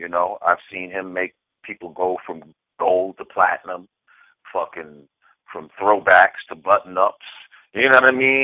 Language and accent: English; New Rochelle, New York, United States; also born or lived in Brooklyn; I'm from New Rochelle, but I lived in Brooklyn for like 10 years.